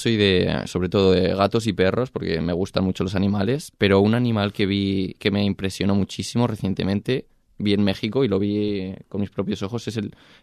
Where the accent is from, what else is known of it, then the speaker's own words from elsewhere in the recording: Zaragoza, Aragon, Spain; tirando para mi tierra, que yo soy de Zaragoza, de Aragón